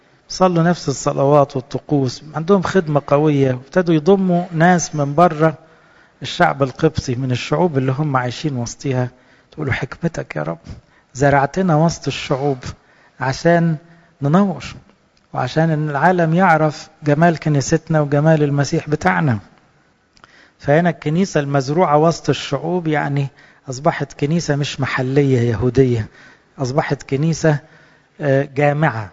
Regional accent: Egypt; صحيح نحب بلادنا مصر ونصلي لها، لكن إحنا انتمائنا الأول للسماء، للمسيح نفسه

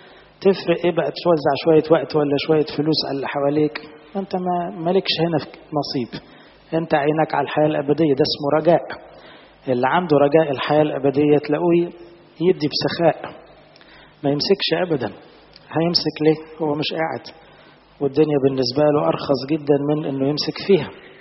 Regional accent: Egypt; ناس عندنا في مصر ممكن تلاقي جلابيته على اللحم

